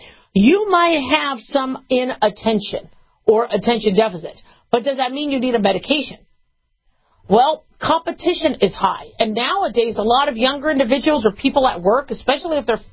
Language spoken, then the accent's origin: English; Nevada, United States; I'm from Nevada.